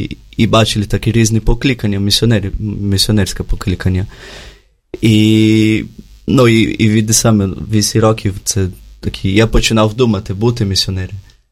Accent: Brazil; Ukrainian is a second language; Я взагалі з Бразилії

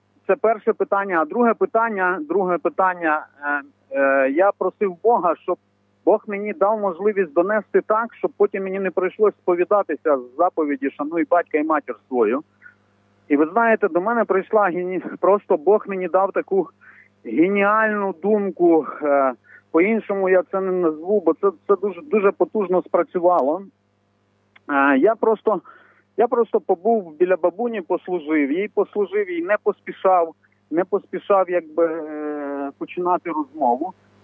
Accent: Nyzhni Sirohozy, Kherson Oblast, Ukraine; born there; Ми народилися в Херсонській області, Нижні Сірогози.

